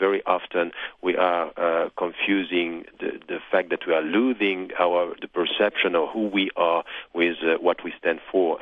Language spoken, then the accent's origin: English; Egypt; also born or lived in Switzerland; now in Europe; You know, I'm coming from Egypt. I was born in Switzerland. I live in Europe, and all this is part of my identity.